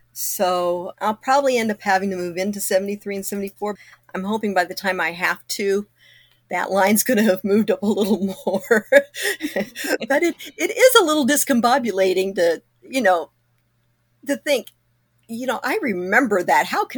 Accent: Kokomo, Indiana, United States; moved away; I've said it in my hometown. We moved away from Kokomo in 1972. So in my mind, when we go back to visit, it's changed.

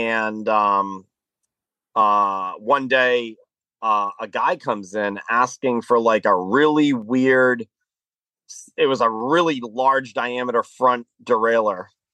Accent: Massachusetts, United States; Even though I'm from Massachusetts, I'm like so close to the border that was the local track for me.

